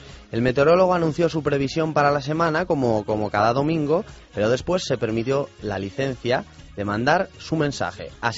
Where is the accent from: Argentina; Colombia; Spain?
Spain; Madrid, Community of Madrid; Es que soy de Madrid, ¿no?